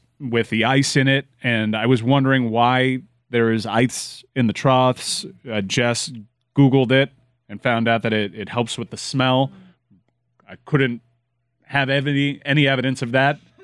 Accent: Miami, Florida, United States; I'm from Miami, and it's just a different way of life out there.

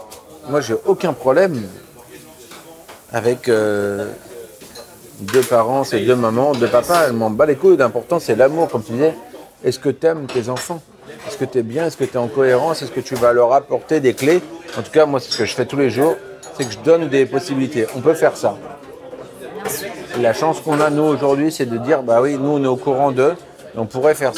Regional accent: France; Non, on a beaucoup de chance, hein, nous, chez nous, en France.

